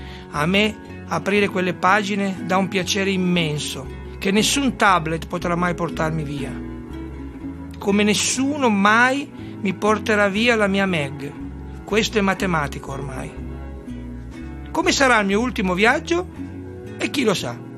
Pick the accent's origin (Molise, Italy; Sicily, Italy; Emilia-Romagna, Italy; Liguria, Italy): Emilia-Romagna, Italy; Bologna; born there; 2 riguardano la storia del mio paese, l'Italia. Da lì vengo, sono nato a Bologna.